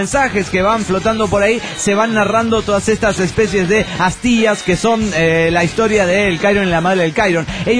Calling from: Guadalajara, Jalisco, Mexico; de Guadalajara, Jalisco, México.

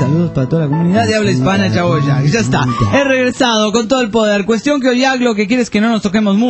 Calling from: Bucaramanga, Santander, Colombia; de Bucaramanga, Colombia.

